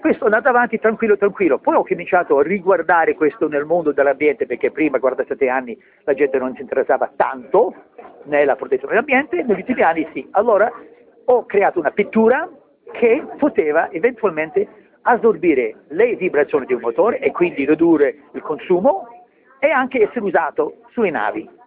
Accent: Canada; born there; Italian is a second language; Ma prima ho due nonni italiani, per cominciare, quindi sono nato in Canada

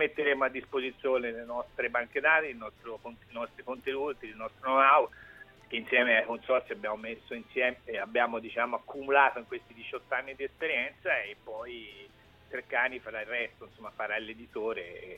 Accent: Siena, Tuscany, Italy; Quindi da buon senese guardo lontano

